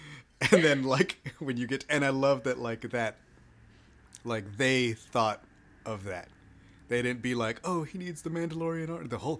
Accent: Texas, United States; Like, first of all, I'm a Texan.

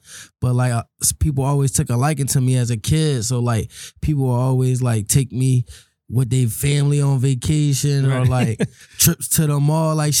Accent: Philadelphia, Pennsylvania, United States; I'm from Uptown. Germantown section of Big Zach, Haynes Street, you feel me? Grew up in Germantown, you know what I'm saying?

